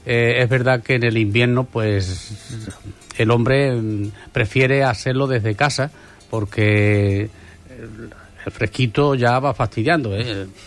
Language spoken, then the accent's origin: Spanish; Santa Bárbara, Andalusia, Spain; cuando él ha ido a mi pueblo, en realidad lo que hemos hecho es mudarnos de casa, porque cuando él ha ido a Santa Bárbara se ha encontrado en su casa